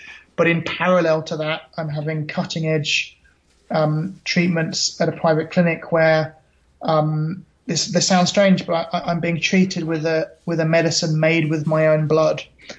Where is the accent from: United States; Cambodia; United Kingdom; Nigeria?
United Kingdom; England; as you said, I'm from England.